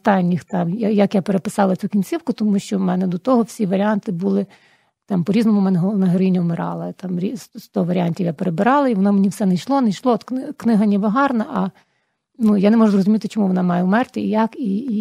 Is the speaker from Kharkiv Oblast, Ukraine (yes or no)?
no; Ivano-Frankivsk, Ivano-Frankivsk Oblast, Ukraine; Франківськ справді особливе місто. Ну, це моє рідне місто. Я там народилася, виросла, прожила всі свої роки.